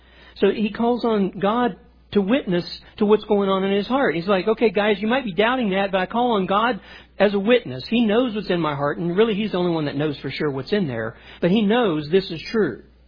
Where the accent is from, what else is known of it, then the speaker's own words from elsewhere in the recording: Louisiana, United States; Now, you know I'm Cajun, right?